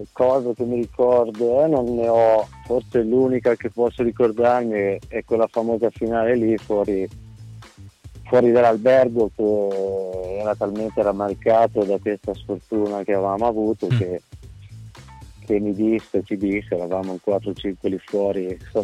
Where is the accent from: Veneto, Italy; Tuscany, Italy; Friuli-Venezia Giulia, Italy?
Tuscany, Italy; siccome sono toscano anch'io come voi, magari sono più verso la Liguria, però sono toscano anch'io